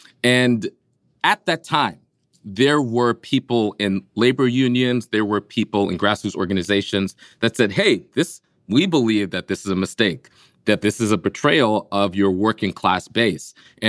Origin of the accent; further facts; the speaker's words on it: New York, United States; like I grew up in New York, so I was familiar with the WFP and its politics